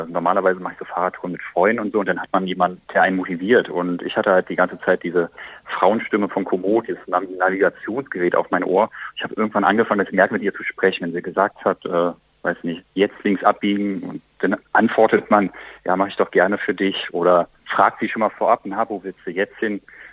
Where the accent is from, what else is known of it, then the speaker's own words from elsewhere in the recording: Berlin, Germany; ich komme aus Berlin, innerhalb Berlins